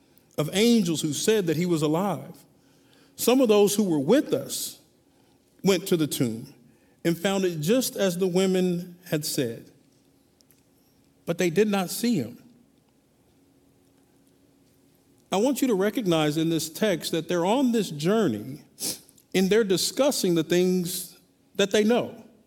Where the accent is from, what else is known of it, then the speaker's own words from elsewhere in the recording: Wichita, Kansas, United States; I grew up in Wichita, Kansas, and I was born into this church thing.